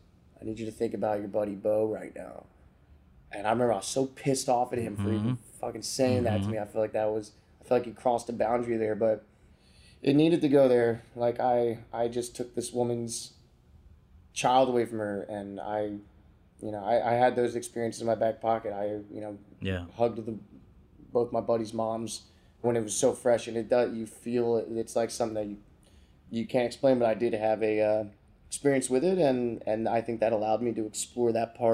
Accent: Florida, United States; I grew up in Florida. I love sunshine.

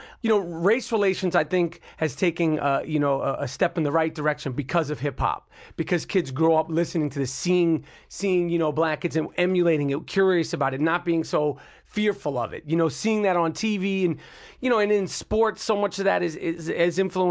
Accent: Manhattan, New York, United States; I grew up, you know, in New York City, and because of basketball and because of hip-hop, you know, I'm from Manhattan, but I wound up spending a lot of time in the Brownsville section of Brooklyn and in Harlem.

